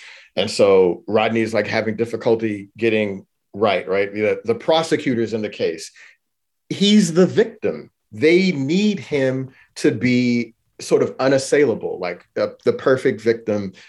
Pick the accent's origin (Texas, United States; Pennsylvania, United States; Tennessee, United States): Texas, United States; Houston; you know, I'm from Houston, Texas. I've been pulled over by police as a motorist, like 30, 35 times.